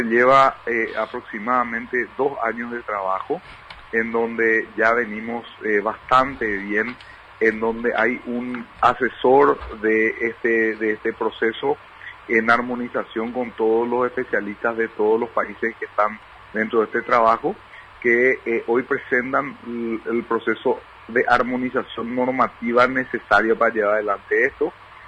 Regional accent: Paraguay; Lo que hace este, lo que hace o nos pone muy contentos como paraguayos

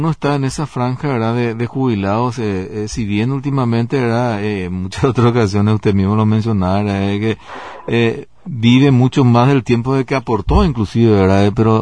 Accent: Paraguay; Porque así como somos los paraguayos

